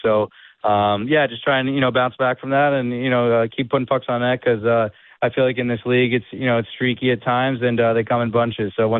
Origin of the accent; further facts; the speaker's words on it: New Jersey, United States; I feel like I grew up right in Central Jersey, and now we spend our summers down the Jersey Shore, down Long Beach Island.